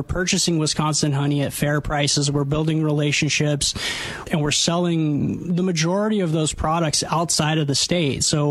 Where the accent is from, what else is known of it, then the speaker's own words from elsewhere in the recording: Armenia; now in United States; I immigrated here from Armenia, actually, where my family was five generations of beekeepers. And when we came to America, to the West Coast